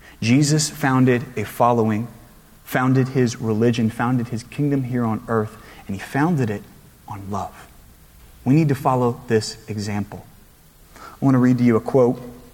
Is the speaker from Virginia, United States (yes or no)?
no; Georgia, United States; I'm from Georgia, so I hate the cold.